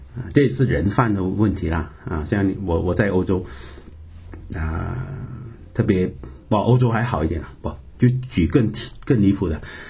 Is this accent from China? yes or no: no; Malaysia; 我说我不是马来人，我是华人。啊，这样你是中国人？我说不是，我是马来西亚人。